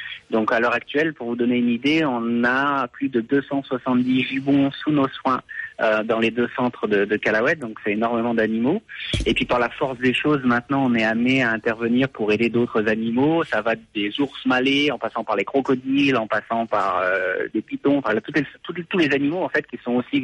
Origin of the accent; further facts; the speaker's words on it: France; now in Indonesia; parce que je suis français